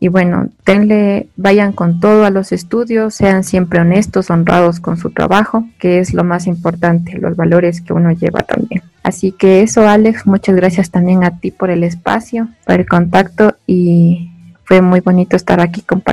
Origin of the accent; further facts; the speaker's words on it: Latacunga, Cotopaxi, Ecuador; desde que me fui a la universidad de Yachay, yo soy de La Tacunga, irme a Urcuquí significó un gran cambio tanto para mí como para ellos.